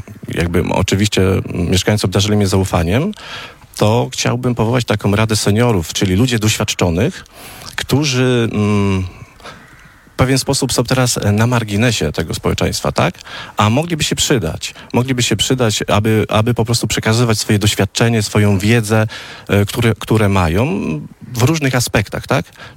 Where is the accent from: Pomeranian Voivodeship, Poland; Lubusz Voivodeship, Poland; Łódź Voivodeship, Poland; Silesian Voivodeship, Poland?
Łódź Voivodeship, Poland; Warta; Jestem rodowitym warcianinem, z czego jestem bardzo dumny. Tu się wychowałem, tutaj wielcy ludzie kształtowali moją osobowość. Wyjechałem na studia do Łodzi i wróciłem po prostu tutaj do tego pięknego miejsca